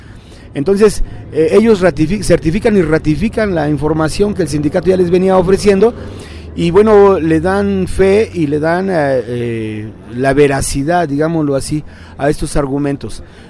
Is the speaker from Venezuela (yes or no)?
no; Mexico; Y nosotros ahí, como mexicanos electricistas, nos damos por satisfechos